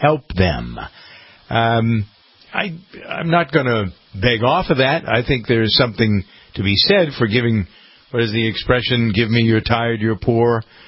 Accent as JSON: {"language": "English", "town": "Framingham", "region": "Massachusetts", "country": "United States", "tie": "born or raised there", "said": "A lot of Brazilians live in my hometown, and there are several prominent candidates for city council who are extolling the value and virtue of making Framingham, Mass., my hometown, a sanctuary city"}